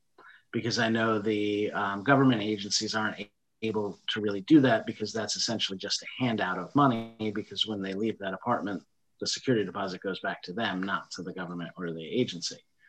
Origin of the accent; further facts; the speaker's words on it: New York, United States; I came from Northern New York